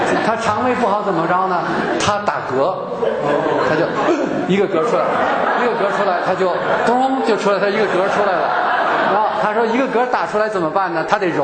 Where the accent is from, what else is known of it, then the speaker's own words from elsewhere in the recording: China; 这是我们中国人的文化当中比较少的观念啊